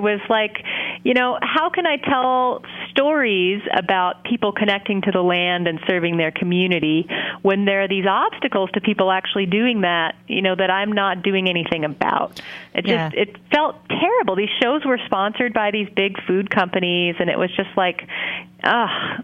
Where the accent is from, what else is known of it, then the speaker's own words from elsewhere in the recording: Montana, United States; Well, I'm from Montana, so, you know, I could have just gone over the mountains when I was a kid